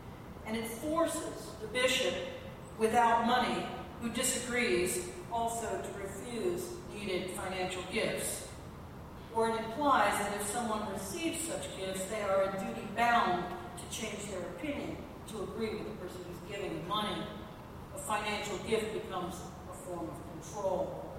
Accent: United States; looking at me because I am from the United States

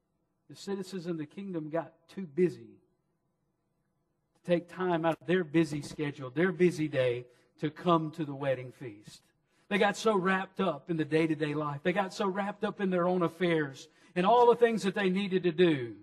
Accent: Mississippi, United States; And you speak that way, and I speak that way too, because I'm from Mississippi.

